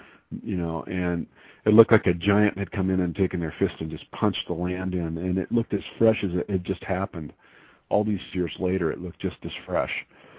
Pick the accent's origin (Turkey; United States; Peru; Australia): United States; Texas; I was born in Texas. I'm coming back home.